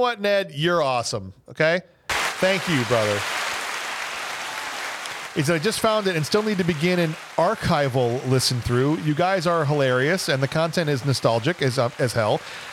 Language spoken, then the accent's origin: English; Illinois, United States; Because we grew up in Northern Illinois.